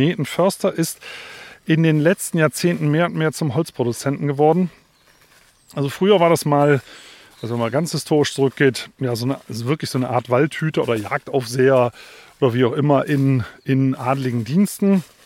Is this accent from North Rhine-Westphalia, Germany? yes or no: no; Sinzig, Rhineland-Palatinate, Germany; ich bin ja in Sinzig aufgewachsen am Rhein. Da gab es so Kiesgruben.